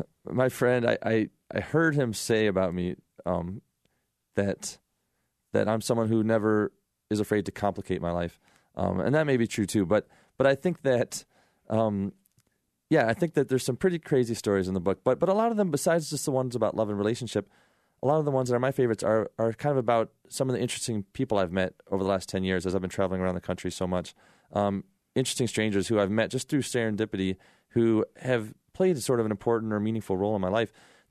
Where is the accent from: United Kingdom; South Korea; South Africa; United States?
United States; Ann Arbor, Michigan; I took the bus from Ann Arbor, Michigan, our hometown, to Buffalo, thinking that it would be some